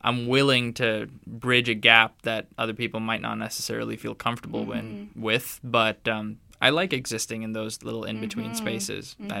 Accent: West Bengal, India; English is a second language; So there's this weird conflict of not quite being Indian enough, not quite being Western enough.

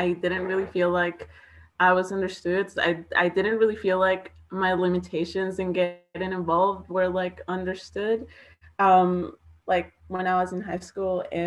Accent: Colombia; I feel like when I tell people like, oh, I'm from Colombia, like the perspective is more of like tourism

